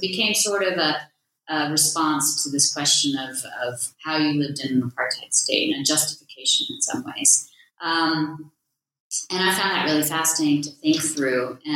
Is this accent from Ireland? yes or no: no; United States; My parents were immigrants to America. I grew up in the States. I am diasporic to South Africa and I'm still struggling with that.